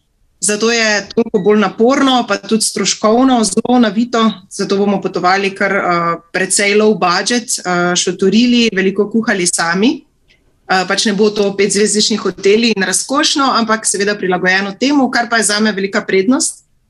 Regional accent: Styria, Slovenia; now in Ljubljana, Slovenia; drugače sem Štajerka, preseljena zaradi študija, službe in kasneje ljubezni v Ljubljano. Sem mamica 3 otrok

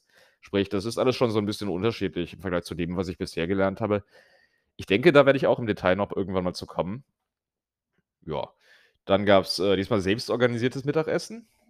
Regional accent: Cologne, North Rhine-Westphalia, Germany; now in Berlin, Germany; als gebürtiger Kölner und jemand, der in einem etwas freundlicheren Umfeld als Berlin aufgewachsen ist

